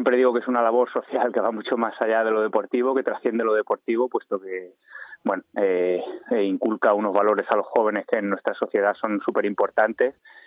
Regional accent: Marbella, Andalusia, Spain; Ahora estoy trabajando en el Marbella Cycling Weekend, que será un campus aquí en mi tierra.

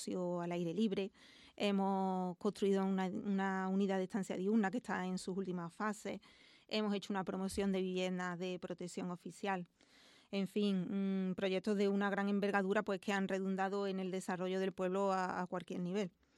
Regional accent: Pedrera, Andalusia, Spain; born there; Porque quiero seguir trabajando en la mejora de mi pueblo, porque es el pueblo que me vio nacer y por el que siento pasión

